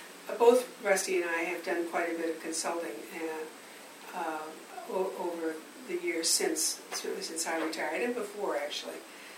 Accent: Midwest, United States; I mean, I grew up in the Midwest. There are lots of barns around here, lots of interesting old buildings, which are very appealing to me.

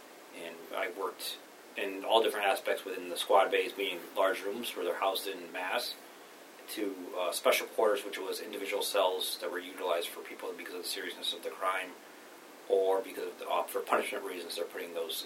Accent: Massachusetts, United States; I was born and raised in up in Massachusetts in Berkshire County.

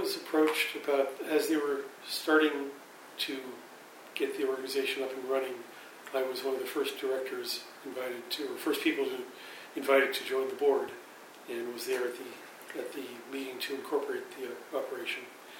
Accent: New Jersey, United States; also born or lived in Germany; We were growing up in New Jersey at that time and spent summers up here learning how to sail

